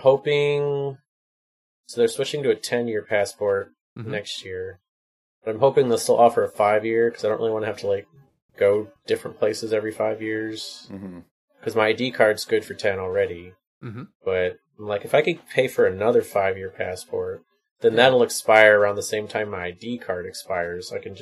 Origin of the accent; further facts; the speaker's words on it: United States; I'm like, I'm an American.